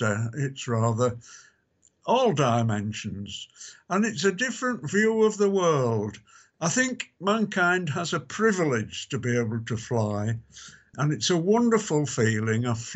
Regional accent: Bradford, Yorkshire and the Humber, United Kingdom; born or raised there

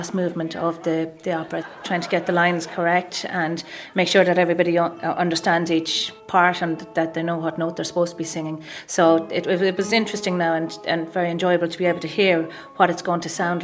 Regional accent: Carlow, Leinster, Ireland; I'm from Carlow originally.

